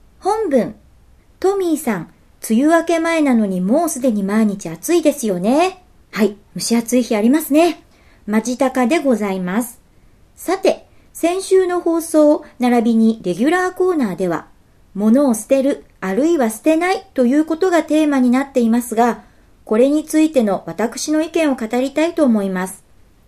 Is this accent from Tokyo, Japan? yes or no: no; Niigata, Japan; 同じ新潟県出身だね。